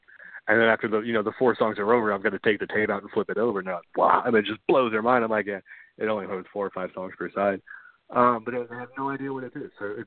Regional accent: St. Louis, Missouri, United States; Yes, yeah, I was born and raised in St. Louis.

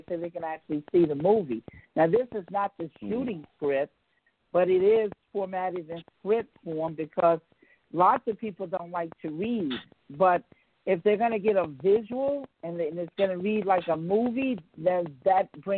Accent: New York City, New York, United States; from New York City. I'm a New Yorker.

